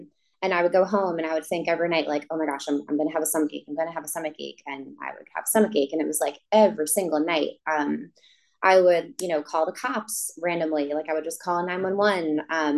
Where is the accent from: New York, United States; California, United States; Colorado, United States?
New York, United States; Long Island; I grew up in Long Island, New York, in a crazy dysfunctional house.